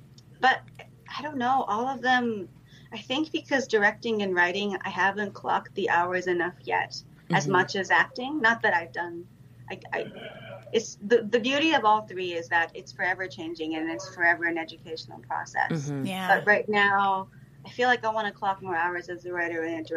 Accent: Washington, District of Columbia, United States; also born or lived in Brussels, Belgium / Japan; Like I grew up in Washington, D.C. and Brussels when I was a child, and Japan as well.

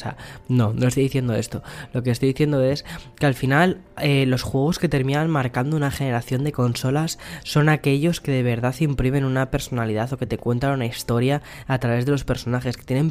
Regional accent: Aranjuez, Community of Madrid, Spain; now in California, United States; como sucede en mi pueblo en Aranjuez, mis padres me lo cuentan. Y aquí, por ejemplo, en California, que sí que podemos salir con muchas precauciones, pero podemos salir.

